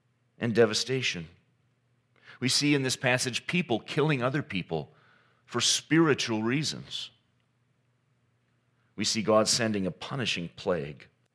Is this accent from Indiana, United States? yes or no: no; Saginaw, Michigan, United States; My home church, I grew up in Saginaw in the 1930s